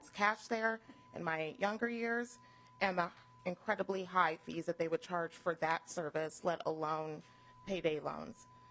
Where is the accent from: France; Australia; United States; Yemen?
United States; St. Paul, Minnesota; I grew up in the Midway neighborhood in St. Paul, blocks away from both an Ace Cash Express and a Pan America